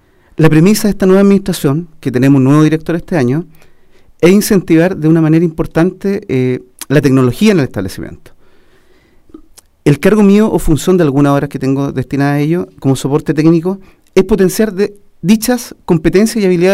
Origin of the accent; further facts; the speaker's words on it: Rancagua, O'Higgins, Chile; now in Santiago, Chile; Llevo acá en Santiago un año. Sí, ¿ya? Cerquita, ¿sí? En realidad. De provincia, Rancagua.